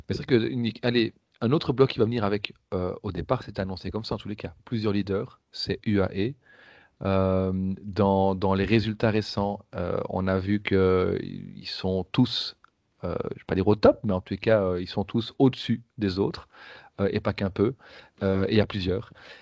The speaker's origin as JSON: {"language": "French", "country": "Belgium", "said": "je ne dis pas ça parce que je suis belge, sincèrement"}